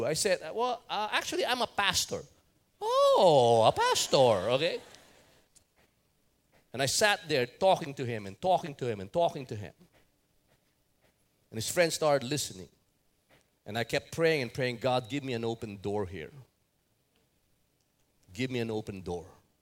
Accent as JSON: {"language": "English", "country": "Philippines", "said": "I said, I'm from the Philippines."}